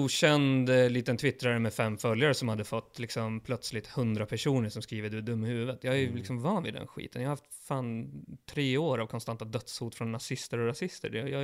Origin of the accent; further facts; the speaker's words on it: Sweden; Jag växte upp i Sverige under 90-talet.